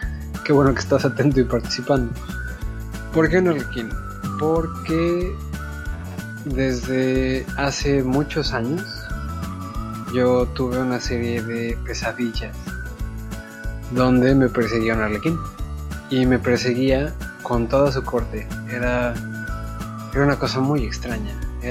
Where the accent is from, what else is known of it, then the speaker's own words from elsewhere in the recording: Mexico; first language English; Spanish is a second language; Mi pretexto es que mi mamá es jamaicana y que el inglés es el primer idioma que aprendí. Pero me crié en México